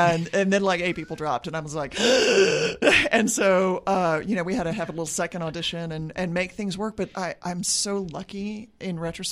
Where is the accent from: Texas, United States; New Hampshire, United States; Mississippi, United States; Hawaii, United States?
Texas, United States; Dallas; also born or lived in Virginia; I grew up in Dallas, and it was pretty lame. But then I came down here to go to college, and I just never left.